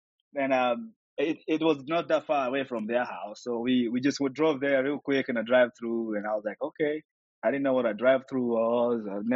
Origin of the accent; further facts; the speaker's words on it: Kenya; Because I'm from Kenya, and we are a British colony, so we speak English, British English.